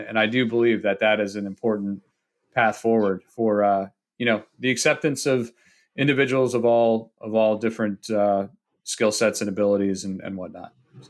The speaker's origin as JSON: {"language": "English", "town": "Atlantic City", "region": "New Jersey", "country": "United States", "tie": "born or raised there", "said": "I grew up on the beach, basically. I was born in Atlantic City, and I lived 10 minutes from the beach."}